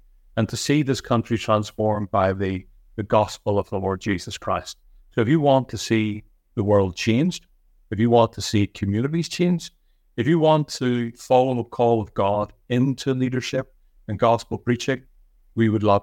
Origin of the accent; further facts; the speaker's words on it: Northern Ireland, United Kingdom; We grew up in Northern Ireland, as you probably would recognize, during the Troubles. I was very young when the Troubles began, and for a great number of years, that was our reality. But I enjoyed life in Northern Ireland.